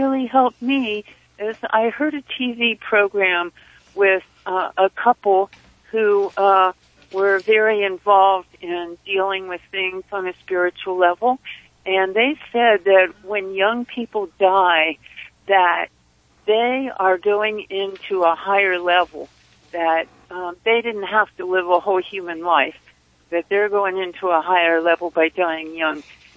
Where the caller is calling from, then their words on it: Laytonville, California, United States; I'm from Laytonville.